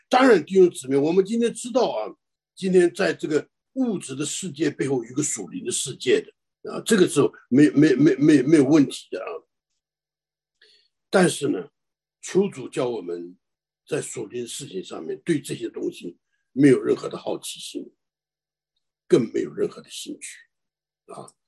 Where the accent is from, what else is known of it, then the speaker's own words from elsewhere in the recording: China; born there; 我是在大陆出生的啊，那我知道那个在乡村里面